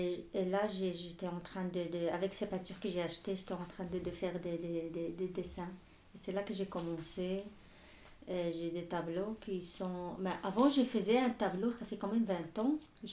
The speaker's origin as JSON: {"language": "French", "town": "Tangier", "region": "Tanger-Tetouan-Al Hoceima", "country": "Morocco", "second_language": "French", "moved": "yes", "lives_now": "France", "said": "comme moi je viens de pays méditerranéen, de Tanger, et ma maison était toujours remplie de gens vivantes et tout"}